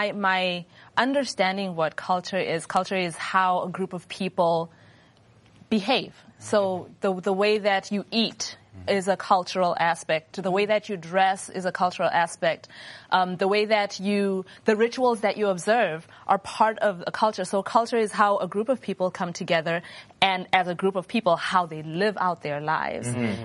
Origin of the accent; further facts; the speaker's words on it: Zimbabwe; I grew up in Zimbabwe